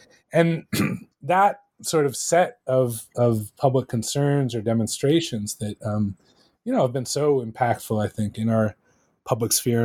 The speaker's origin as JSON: {"language": "English", "region": "New York", "country": "United States", "said": "And I think that that's one of the wonderful things about being a New Yorker is that we all have those places."}